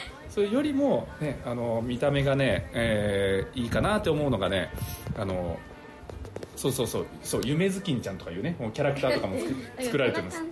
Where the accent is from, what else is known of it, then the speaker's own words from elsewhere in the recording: Nagasaki, Japan; 私あの島原半島の方出身なんで